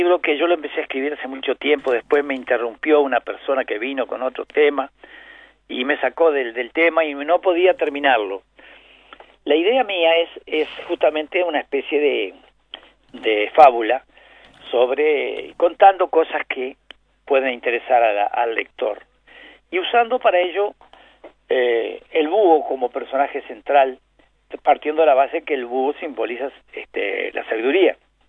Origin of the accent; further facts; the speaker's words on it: Basque Country, Spain; yo por vasco y por orgulloso que somos los vascos